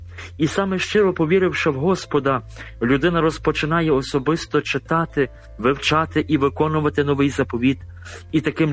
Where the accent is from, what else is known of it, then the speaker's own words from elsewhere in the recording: Lviv, Lviv Oblast, Ukraine; Я сам родом з Львова